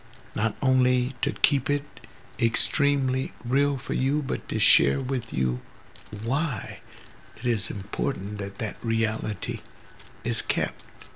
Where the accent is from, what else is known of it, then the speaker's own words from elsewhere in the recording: United States; And unfortunately, I am American.